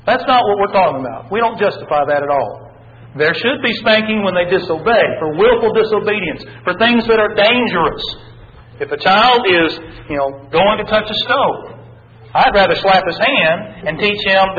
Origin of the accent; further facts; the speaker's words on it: Texas, United States; When I grew up in Texas, across the street and down the street